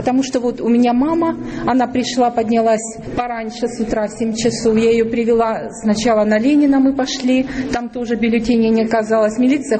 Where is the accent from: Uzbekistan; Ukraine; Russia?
Ukraine; Я родилась на Украине, я украинка. И из-за того, что я поддерживаю Украину, меня называют бандеровкой. Один раз я была только на Западной Украине, я там не жила. У меня папа из Днепропетровской области.